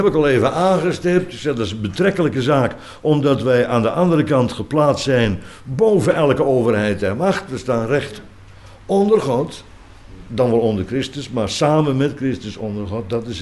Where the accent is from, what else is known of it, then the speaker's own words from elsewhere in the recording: Netherlands; want dan zijn wij Nederlanders... niet altijd toebereid geweest. Vroeger hebben wij 80 jaar gevochten